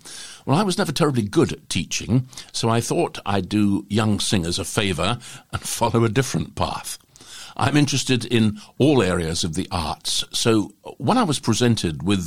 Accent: Wales, United Kingdom; I grew up in South Wales.

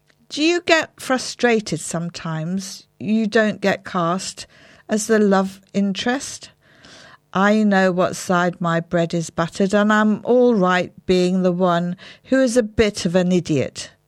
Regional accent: Great Yarmouth, East of England, United Kingdom; I was born in Yarmouth in the James Paget Hospital, and then I lived in Hopton Holiday Village, which was very pleasant.

